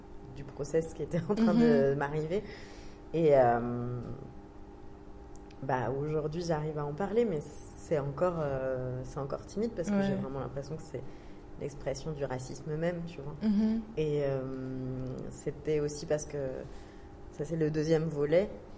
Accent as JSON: {"language": "French", "country": "Djibouti", "said": "moi je viens de Djibouti, mais je suis d'origine éthiopienne"}